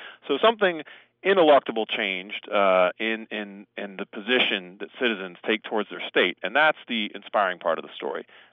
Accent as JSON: {"language": "English", "country": "United States", "said": "And for me, as an American, I mean, I've spent my whole life sort of decrying or noticing that people seem apathetic."}